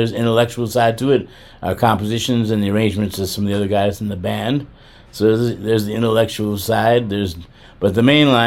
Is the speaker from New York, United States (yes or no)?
no; Chicago, Illinois, United States; I grew up, was born and raised in the Chicago area, in Chicago, and then in the suburbs as I grew older.